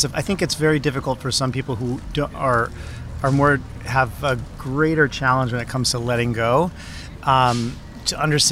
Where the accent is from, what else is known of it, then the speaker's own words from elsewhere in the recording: Vermont, United States; Well, I grew up in Vermont on a small family farm.